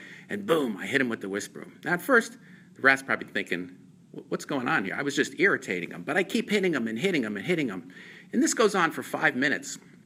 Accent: New York, United States; now in Boca Raton, United States; Now, I didn't grow up in the foothills of Tennessee. I grew up on Long Island. I'm not a hunter. And I live now in Boca Raton.

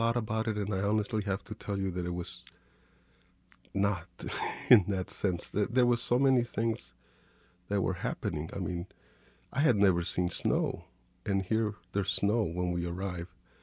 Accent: Kansas City, Missouri, United States; when I'm gone from Kansas City, I don't miss it. I don't long for it.

